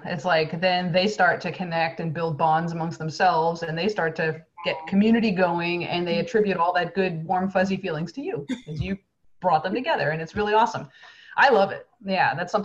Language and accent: English; New Jersey, United States; it could just be because I'm from New Jersey, but I have a lot of love for The Godfather.